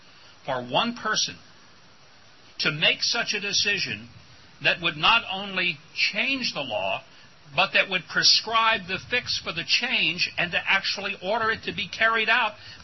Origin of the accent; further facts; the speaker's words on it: Arkansas, United States; In my home state of Arkansas, a single circuit court judge representing one county defied the will of 70% of the voters